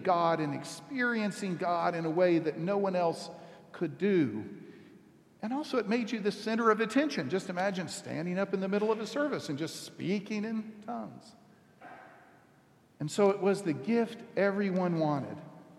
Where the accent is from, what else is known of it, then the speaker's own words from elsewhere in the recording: Texas, United States; But I have to say, growing up in Texas, there were a lot of things in the movie that I had no connection with.